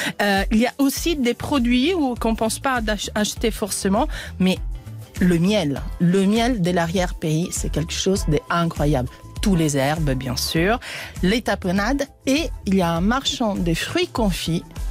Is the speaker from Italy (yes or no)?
yes; Italy; French is a second language; Ah bah oui, je suis italienne.